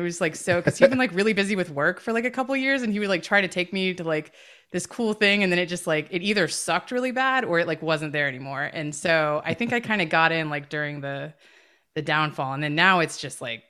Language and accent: English; Durham, North Carolina, United States; So I grew up in the Durham, Chapel Hill, North Carolina area.